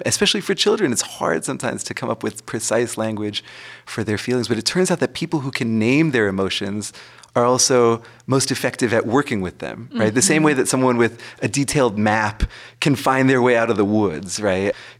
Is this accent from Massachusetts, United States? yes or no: yes; Massachusetts, United States; back in my home state of Massachusetts